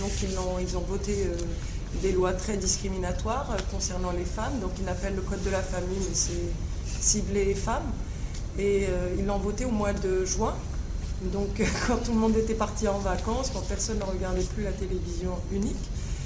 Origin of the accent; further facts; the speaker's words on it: Algeria; moved away as an adult; now in France; je suis algérienne, je suis en France depuis 1994. Donc je suis partie avec une vague d'Algériens à ce moment-là, j'étais journaliste en Algérie